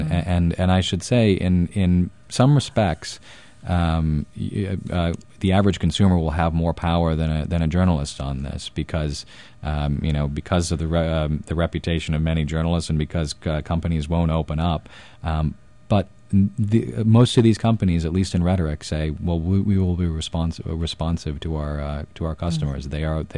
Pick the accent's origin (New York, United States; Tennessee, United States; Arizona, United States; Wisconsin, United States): Wisconsin, United States; Madison; I was raised in Madison, Wisconsin, which is a place that talks about social justice a lot. I was raised Quaker, come from a long line of Quakers on my mother's side.